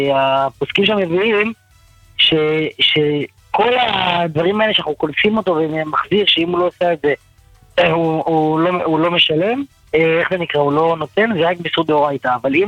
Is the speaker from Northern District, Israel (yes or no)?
no; Petah Tikva, Central District, Israel; אני פתח תקווה.